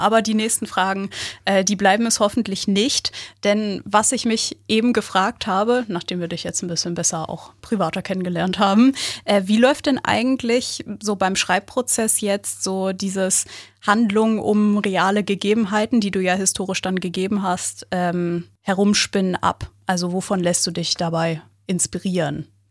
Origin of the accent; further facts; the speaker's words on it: Northern Germany, Germany; ich musste da als Norddeutsche durch und durch echt erstmal wirklich einen Moment überlegen